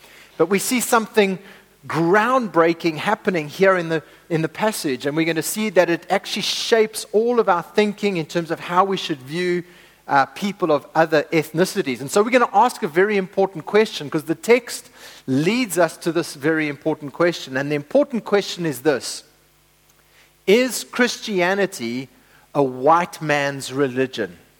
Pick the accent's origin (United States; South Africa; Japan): South Africa; Port Elizabeth, Eastern Cape; I grew up in a very Western context. Even though I was born in Port Elizabeth, raised in PE, I grew up with the Western culture.